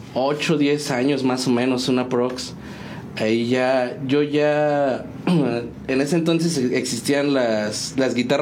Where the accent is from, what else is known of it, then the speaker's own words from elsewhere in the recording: San Juan del Río, Querétaro, Mexico; Pues yo soy originario de San Juan del Río, 100%, siempre he dicho más sanjuanense que el propio Don Lupe.